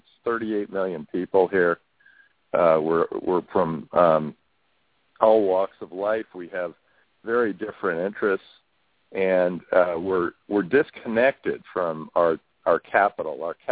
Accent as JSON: {"language": "English", "region": "California", "country": "United States", "tie": "born or raised there", "said": "Well, I grew up in California, and it was back when the education system was the best in the country"}